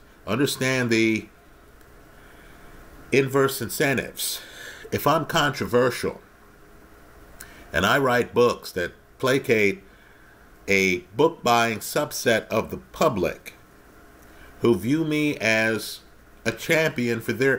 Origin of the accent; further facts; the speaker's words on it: United States; Wherever Rolexes are imported from, I, as an American, should have the freedom to buy one.